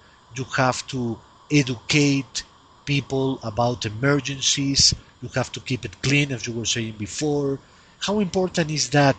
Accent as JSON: {"language": "English", "town": "Barcelona", "region": "Catalonia", "country": "Spain", "tie": "born or raised there", "said": "I grew up in Barcelona, Spain, that was a city that was not very appreciated even by the same people that was living there."}